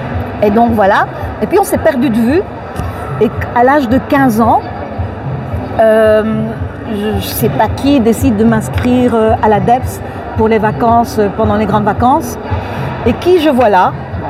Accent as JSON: {"language": "French", "region": "Brussels", "country": "Belgium", "tie": "born or raised there", "said": "quand j'étais petite, dans Matongé, il y avait la rue d'Alsace-Lorraine."}